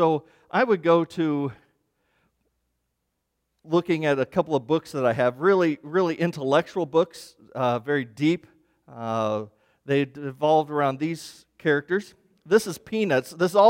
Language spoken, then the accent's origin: English; Kansas, United States; Now, growing up, I grew up in Kansas on a farm